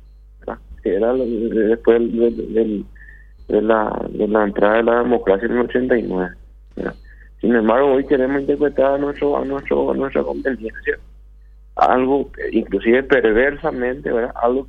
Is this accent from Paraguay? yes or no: yes; Paraguay; todos somos paraguayos